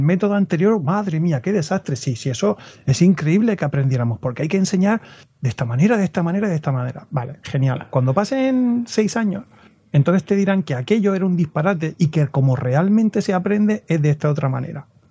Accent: Murcia, Region of Murcia, Spain; yo soy de Murcia

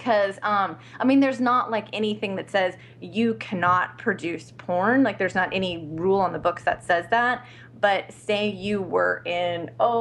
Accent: Los Angeles, California, United States; I'm born and raised in Los Angeles.

